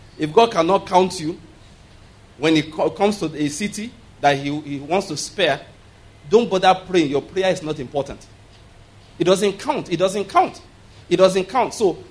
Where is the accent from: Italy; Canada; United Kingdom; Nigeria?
Nigeria; I don't live there, but because I'm a Nigerian, I'm so connected to what is going on there.